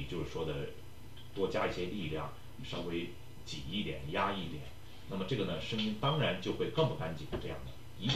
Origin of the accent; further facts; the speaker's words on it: Beijing, China; born there; 那么对我来说我是北京生人